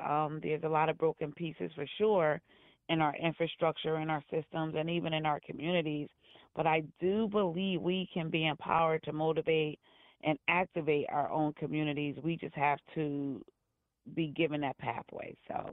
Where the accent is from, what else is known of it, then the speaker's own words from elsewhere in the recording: Connecticut, United States; I remember growing up in the projects, I'm from Connecticut, so I will say